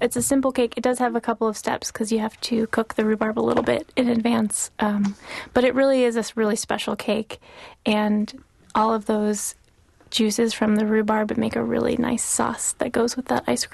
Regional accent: Pacific Northwest, United States; I'm from the Pacific Northwest

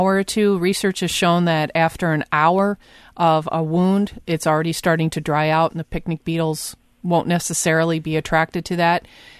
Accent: Michigan, United States; the state tree of Michigan, my home state

